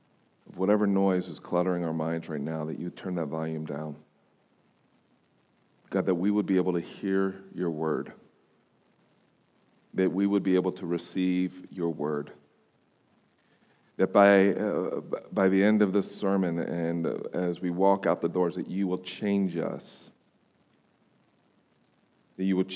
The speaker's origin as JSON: {"language": "English", "region": "Pennsylvania", "country": "United States", "tie": "born or raised there", "said": "I grew up on the East Coast, and there's the Neshaminy Creek that would that I would go fishing"}